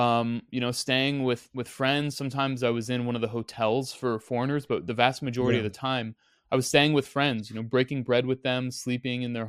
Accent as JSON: {"language": "English", "country": "United States", "said": "I'm an American guy. So I'm an American journalist."}